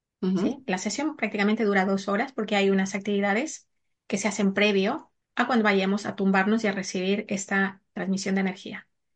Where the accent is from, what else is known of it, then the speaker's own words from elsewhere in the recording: Ecuador; bueno, yo soy de Ecuador